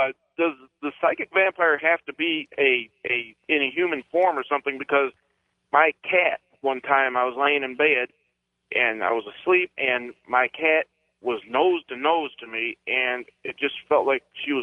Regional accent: Utah, United States; I'm from Utah, Utah. I'm a truck driver.

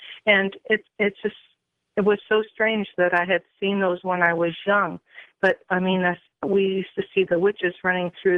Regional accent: Methuen, Massachusetts, United States; I'm from Methuen, Mass.

